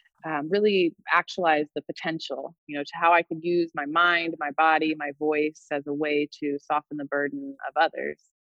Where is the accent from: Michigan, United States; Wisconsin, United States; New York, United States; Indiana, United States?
Indiana, United States; Indianapolis; So I grew up in Indianapolis and I went to public schools. And I was so blessed with the opportunity to attend majority Black schools actually growing up.